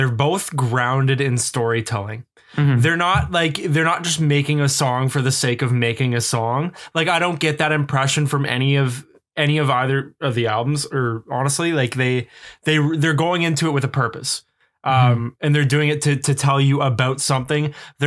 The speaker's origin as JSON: {"language": "English", "country": "Canada", "said": "I know that thing because I'm Canadian."}